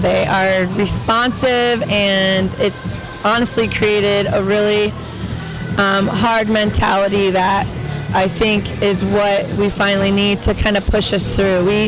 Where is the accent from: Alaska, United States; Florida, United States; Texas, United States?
Florida, United States; Orlando; also born or lived in Pennsylvania; I was born in Pennsylvania, but I grew up, I moved down when I was about seven and moved to the Orlando area.